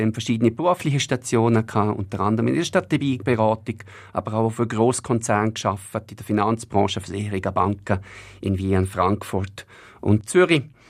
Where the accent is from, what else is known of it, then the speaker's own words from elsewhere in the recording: Liechtenstein; Ich bin aufgewachsen im Land.